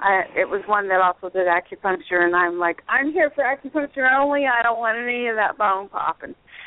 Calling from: Florida, United States; in Southwest Florida.

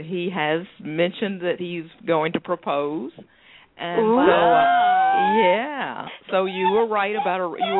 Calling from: New Jersey, United States; I'm calling from New Jersey.

